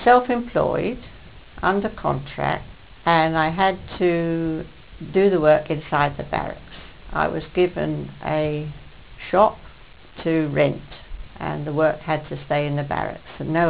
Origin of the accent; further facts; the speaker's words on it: Deal, South East England, United Kingdom; born there; I was born in Deal. I was actually born in the barracks, in the married quarters, my father being a serving marine at the time.